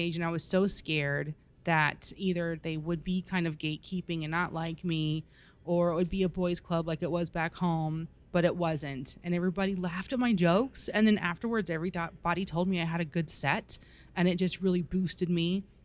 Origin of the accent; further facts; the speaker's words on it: Tampa, Florida, United States; I am. I am from Tampa, Florida.